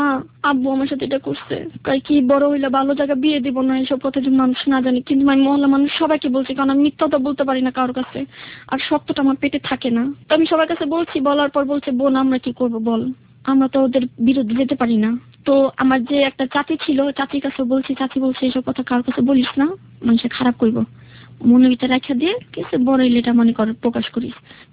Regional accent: Dhaka, Dhaka Division, Bangladesh; আমি পুরান ঢাকা থেকে এসেছি।

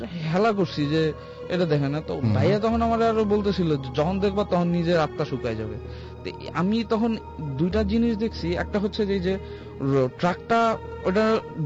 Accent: Barisal, Barisal Division, Bangladesh; আমার গ্রামের বাড়ি হচ্ছে বরিশালে

